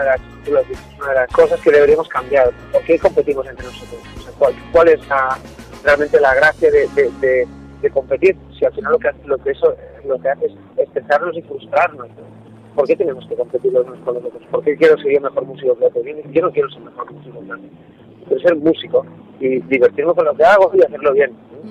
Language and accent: Spanish; Spain; somos españoles y la fiesta nos va mucho